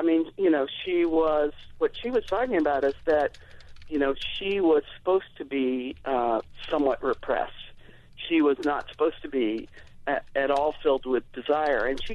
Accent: the South, United States; But I grew up in the South, and in the South when I was growing up, there was a lot of encoded messages about how to behave

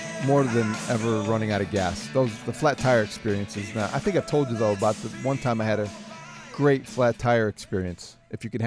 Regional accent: Indiana, United States; I can change a tire. I grew up in Indiana.

